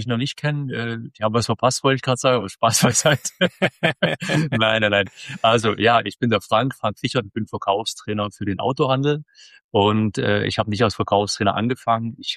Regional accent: Dresden, Saxony, Germany; Ich bin Ossi-Kind, also wir haben in Dresden gewohnt

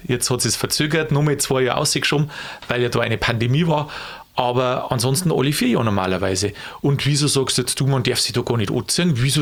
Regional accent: Bavaria, Germany; Also, ich komme da aus der Gegend, darum weiß ich es ein bisschen aus der Erfahrung.

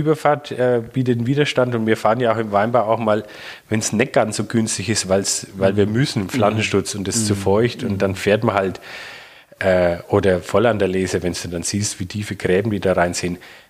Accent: Bavaria, Germany; Muss ich als Franke ja sagen

